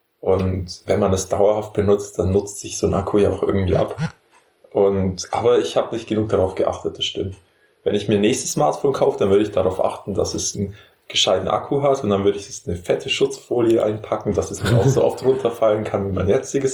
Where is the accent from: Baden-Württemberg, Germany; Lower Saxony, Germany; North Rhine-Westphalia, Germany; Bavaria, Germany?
Bavaria, Germany; Memmingen; Die Stadt, wo ich herkomme.